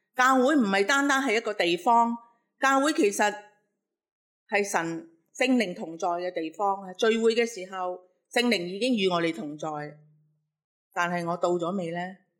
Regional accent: Hong Kong; 对于我们香港人一向过着很繁忙的生活来讲

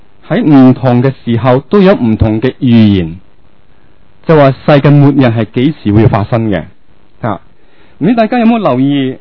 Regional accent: China; 我系中国人

